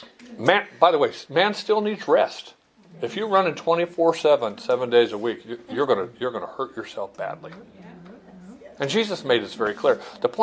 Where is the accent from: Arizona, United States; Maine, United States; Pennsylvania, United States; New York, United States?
Arizona, United States; I grew up here in Arizona. We knew nothing about blue laws.